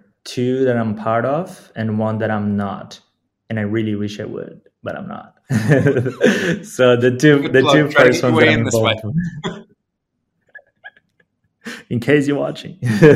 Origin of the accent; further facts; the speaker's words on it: Brazil; I am from Brazil.